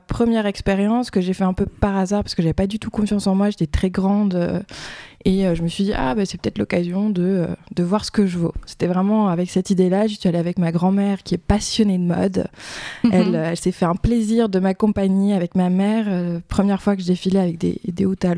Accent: Pessac, Nouvelle-Aquitaine, France; Alors, si on commence aux racines, moi je viens de Bordeaux

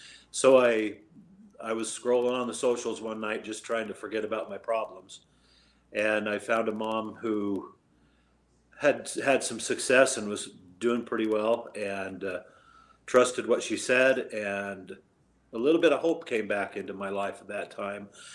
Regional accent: Utah, United States; So I grew up here in Utah, number six in a family of 17 children.

